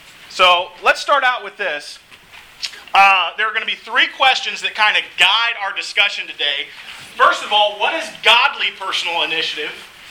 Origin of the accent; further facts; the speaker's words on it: San Francisco, California, United States; I'm from San Francisco, a place where you can let your freak flag fly and nobody's going to look at you any differently.